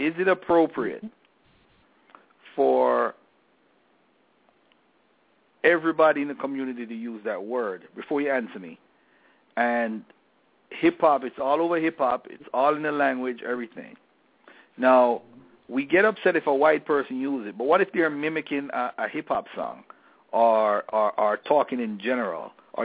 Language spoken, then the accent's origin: English; Jamaica; moved away; Growing up in Jamaica, I knew nothing of the N-word.